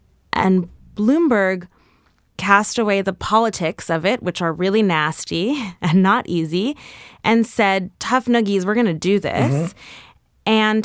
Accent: New York City, New York, United States; Oh, I grew up on 106th between West End and Riverside.

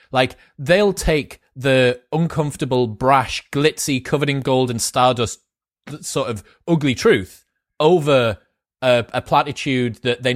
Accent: United Kingdom; It's so interesting, man, especially as a Brit.

